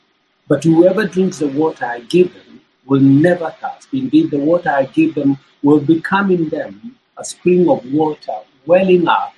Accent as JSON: {"language": "English", "country": "Kenya", "tie": "born there", "said": "I was born in Kenya. I'm a Kikuyu by tribe, but actually we lived in a Kalenjin area, which was very, very different."}